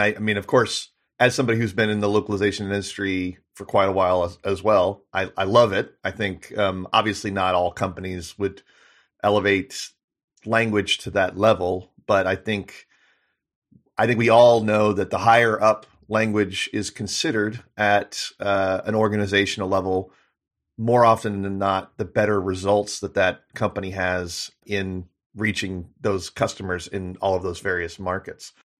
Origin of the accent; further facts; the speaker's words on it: United States; as an American